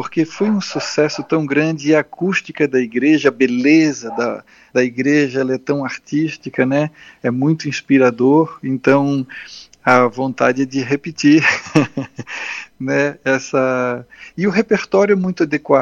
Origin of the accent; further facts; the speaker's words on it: Florianópolis, Santa Catarina, Brazil; Eu, pelo sotaque, o pessoal já deve ter percebido, né? Eu sou manezinho da ilha de Florianópolis. Sou nascido, sou natural de Florianópolis. Fiz toda a minha formação musical aqui. Comecei a estudar violino com 7 anos de idade, eu estou com 51.